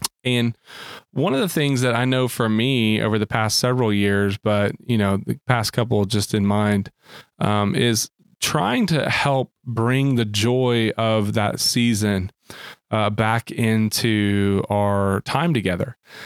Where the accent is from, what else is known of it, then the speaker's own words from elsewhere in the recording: Arkansas, United States; but growing up in Arkansas, it all usually meant that, hey, somewhere in here, there might be some snow that comes down